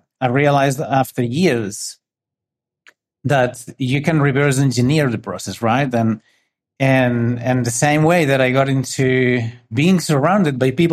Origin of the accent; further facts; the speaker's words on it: Spain; I'm from Spain. I grew up in a little city